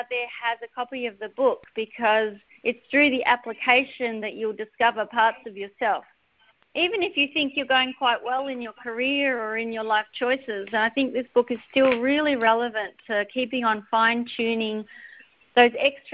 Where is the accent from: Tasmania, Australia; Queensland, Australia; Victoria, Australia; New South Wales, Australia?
Victoria, Australia; Melbourne; I'm a psychologist from Melbourne, Australia.